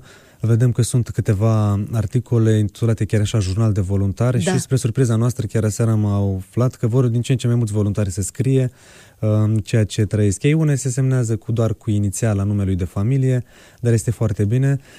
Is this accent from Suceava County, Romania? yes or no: yes; Suceava, Suceava County, Romania; fie din Suceava, de unde sunt eu